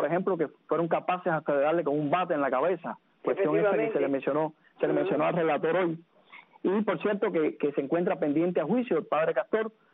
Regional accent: Cuba; moved away; como pueblo cubano que somos también desde el exilio

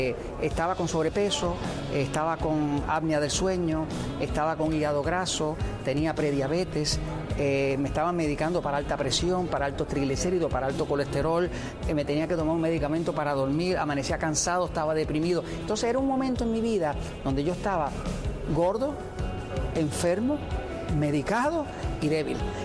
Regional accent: Puerto Rico; now in United States; Yo soy de Puerto Rico. Puerto Rico es parte de Estados Unidos. Somos gente hispana, porque éramos una colonia española, pero luego quedamos como parte de Estados Unidos.

